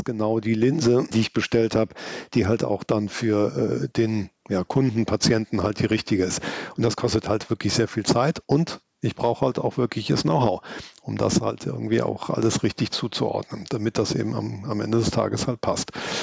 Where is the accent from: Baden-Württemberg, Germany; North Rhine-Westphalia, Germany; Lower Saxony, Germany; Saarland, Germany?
North Rhine-Westphalia, Germany; Cologne; Klar, als Kölner